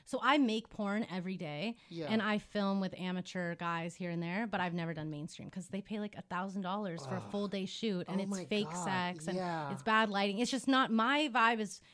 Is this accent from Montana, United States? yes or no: yes; Montana, United States; also born or lived in Los Angeles, United States; And then I grew up in Montana, but I was born here in LA.